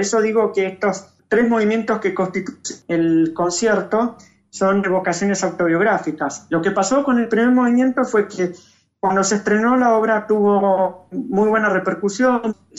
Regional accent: Buenos Aires, Argentina; evoco mis raíces porteñas, porque yo me crié en Buenos Aires, donde, bueno, viví la mayor parte de mi vida.

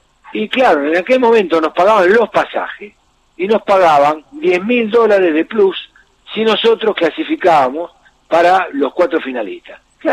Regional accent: Argentina; ¿Cómo vamos a copiar el modelo alemán si los alemanes son alemanes y nosotros somos argentinos?

